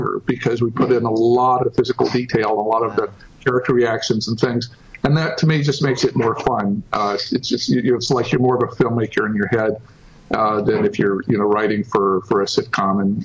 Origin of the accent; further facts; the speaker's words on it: Tennessee, United States; moved away as an adult; Neither one of us grew up here or knew anybody out here. So I came from Tennessee and she came from Texas.